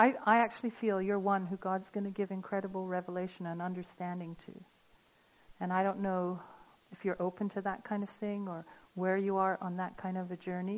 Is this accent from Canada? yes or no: no; United Kingdom; I'm not one, by the way, I'm British. Don't I look British and sound British? I am.